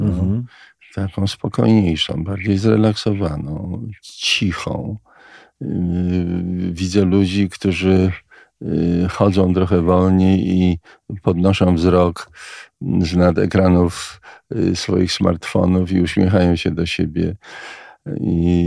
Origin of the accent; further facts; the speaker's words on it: Warsaw, Masovian Voivodeship, Poland; No jak ja dorastałem w Warszawie, no to było właściwie morze gruzów.